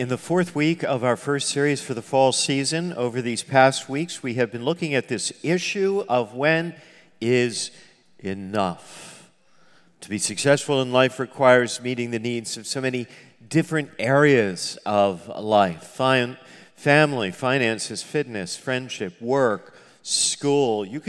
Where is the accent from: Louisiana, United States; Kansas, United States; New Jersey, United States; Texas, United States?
New Jersey, United States; I am Italian, and I'm from New Jersey, and I watched The Sopranos.